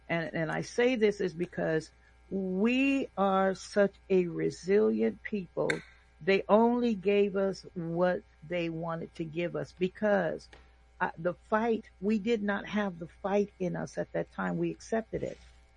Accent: Fresno, California, United States; born there; I was born partly in Fresno, and the cotton fields were still in existence.

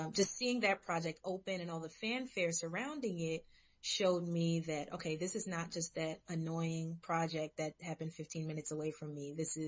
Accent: Brooklyn, New York, United States; So I'm a very proud Brooklynite, right? Most people who know me know very quickly that I was born and raised in Brooklyn.

